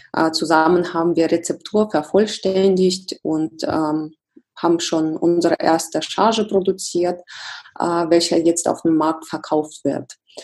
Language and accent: German; Russia; mein Heimatland ist Russland